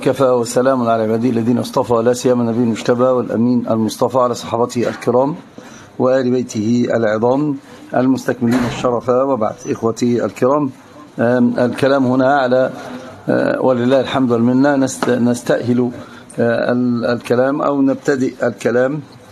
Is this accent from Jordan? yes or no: no; Egypt; انا عندنا في مصر اقول لك واجبه ببلاش